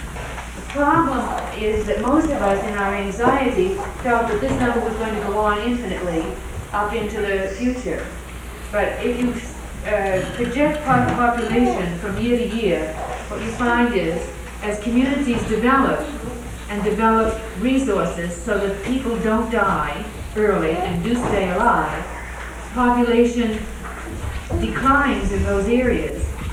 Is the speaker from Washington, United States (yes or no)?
no; Boston, Massachusetts, United States; I'm a sociologist from Boston.